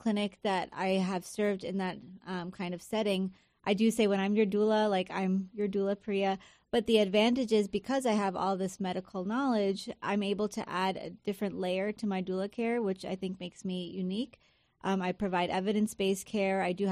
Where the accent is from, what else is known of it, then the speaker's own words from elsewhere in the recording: East Coast, United States; now in Twentynine Palms, United States; So in a nutshell, I'm originally from the East Coast. We came out here about 10 years ago. Marine Corps brought us to 29 Palms.